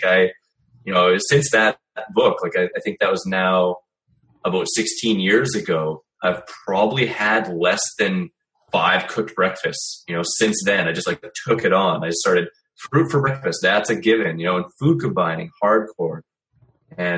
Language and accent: English; Saskatoon, Saskatchewan, Canada; I went to a bookstore in my hometown in Saskatoon, Saskatchewan, Canada